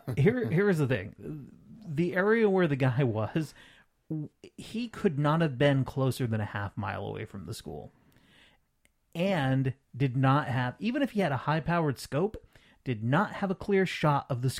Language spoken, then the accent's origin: English; Barton, Vermont, United States; Meanwhile, in my hometown of Barton, Vermont, population, I think, 700 at this point